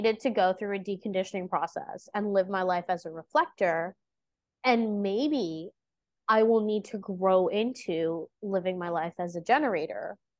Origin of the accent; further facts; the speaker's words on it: India; but as an Indian person, our understanding of Vedic astrology and the approach is so different.